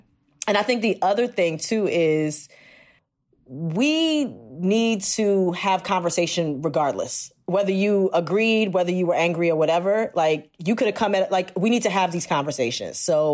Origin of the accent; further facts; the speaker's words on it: Jamaica; So I'm Jamaican.